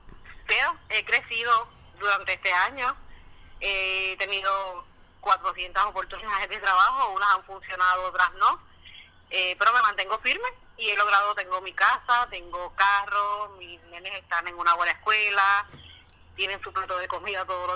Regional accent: Puerto Rico; moved away; Regresaría a Puerto Rico, muchas veces me siento hasta mala puertorriqueña

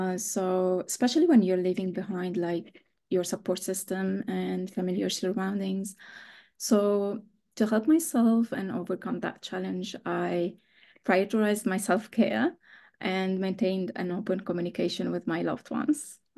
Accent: Lebanon; accent: French; first language French; English is a second language; So I'm from Lebanon, but my accent, I think, because my first language is French, so there might be a little bit French accent.

